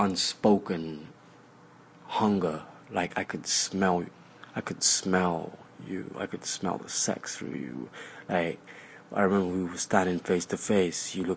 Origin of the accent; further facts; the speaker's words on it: London, United Kingdom; So, I'm a Jamaican ethnicity background, but born and raised in London.